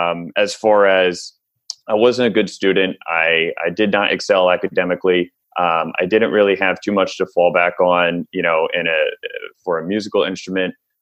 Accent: Gladstone, New Jersey, United States; So, I got, I'm from Gladstone, New Jersey, small little boutique town in Somerset County.

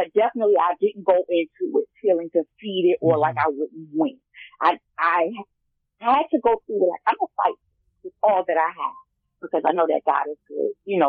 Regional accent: Bronx, New York, United States; now in South Carolina, United States; like you said, I'm originally from the Bronx. I stay in South Carolina

